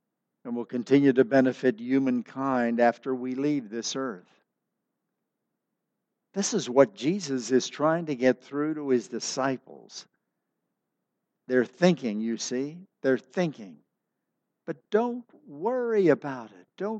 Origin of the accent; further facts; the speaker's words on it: Ohio River, United States; I grew up on the Ohio River, literally. And I've told you before that we were used to floods.